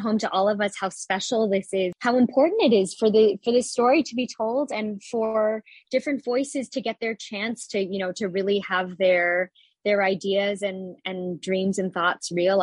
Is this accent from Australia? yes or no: no; Philippines; wait, she's Filipino. I'm Filipino.